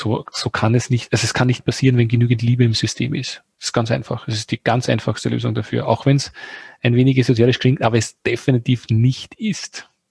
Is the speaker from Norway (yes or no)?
no; Austria; sagt man bei uns in Österreich